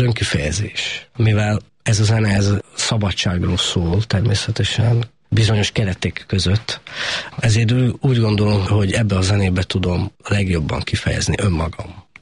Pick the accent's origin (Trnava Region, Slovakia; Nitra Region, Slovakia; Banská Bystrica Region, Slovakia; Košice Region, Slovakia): Košice Region, Slovakia; Rožňava; én zenés családba születtem eleve, Szlovákiába, ugye onnan származom, Felvidékről, Rozsnyóról